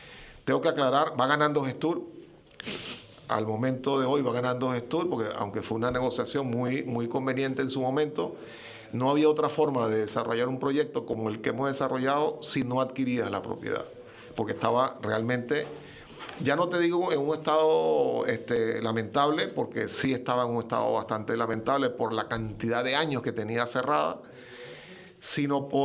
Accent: Venezuela; born there; Yo soy nacido en Venezuela, de madre canaria, herreña del Pinar del Hierro, padre italiano

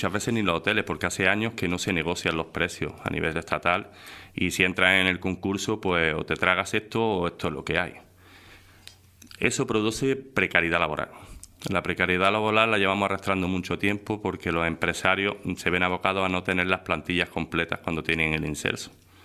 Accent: Andalusia, Spain; moved away as an adult; tengo un acento ya de todos los sitios, ¿no? Porque como he viajado por media España ya al final... Por trabajo siempre he estado viajando y me marché pronto, estudié formación profesional, trabajé mucho en la hostelería en Granada y a los 18 años ya me marché.

